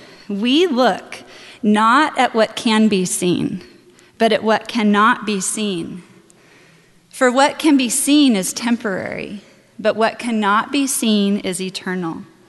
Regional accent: United States; accent: American; And I hope you all can forgive my American accent, particularly with the biblical names and terms.

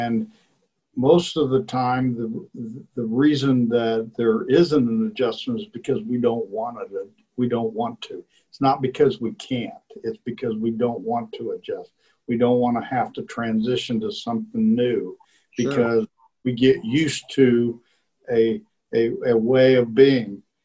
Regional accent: Kansas, United States; and I grew up in Kansas, and so, you know, farming was such a big deal across the U.S. And so we were in the wheat business, wheat and flour

